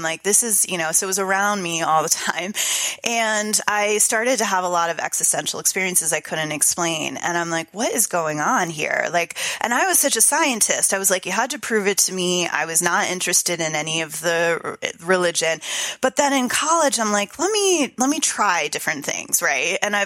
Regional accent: New Jersey, United States; which talk about a different culture change from growing up in New Jersey.

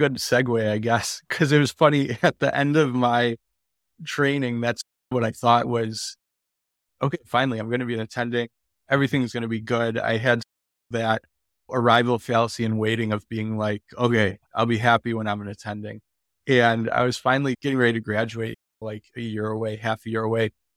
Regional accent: Buffalo, New York, United States; Getting into medicine, I grew up in Buffalo, New York.

